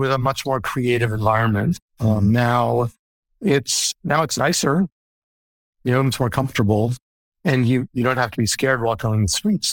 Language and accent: English; New York City, New York, United States; I mean, I grew up in Greenwich Village, right?